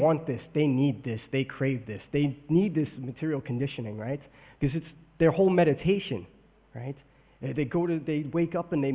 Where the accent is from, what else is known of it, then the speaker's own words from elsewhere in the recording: New York, United States; Yeah, sorry, you know, I'm from New York.